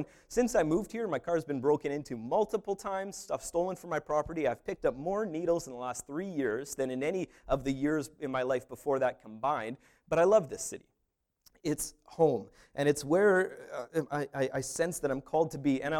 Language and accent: English; Surrey, British Columbia, Canada; you know, I'm from South Surrey because it's and you know what it is? The neighborhoods are wonderful there.